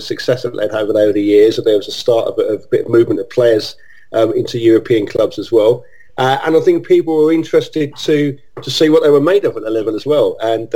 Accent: London, United Kingdom; I grew up in North London, but I live in South East London now

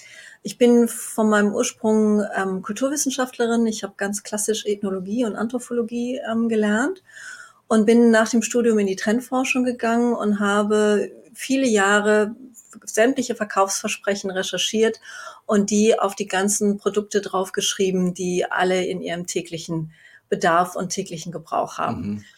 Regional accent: Hamburg, Germany; born there; ich lebe in Hamburg, wo ich auch geboren bin. Und ich lebe hier mit meiner Familie.

